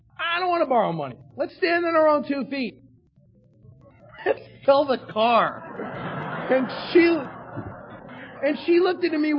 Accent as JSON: {"language": "English", "town": "New York City", "region": "New York", "country": "United States", "tie": "born or raised there", "said": "I had as a kid growing up in the Bronx and visiting Manhattan once or twice a year"}